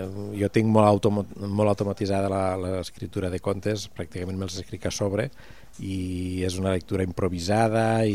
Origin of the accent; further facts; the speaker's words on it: Cornudella de Montsant, Catalonia, Spain; després al meu poble, Cornudella també el farem